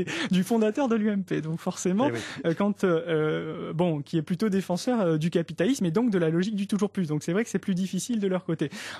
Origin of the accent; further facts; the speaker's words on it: Bordeaux, Nouvelle-Aquitaine, France; puisque je suis moi-même de Bordeaux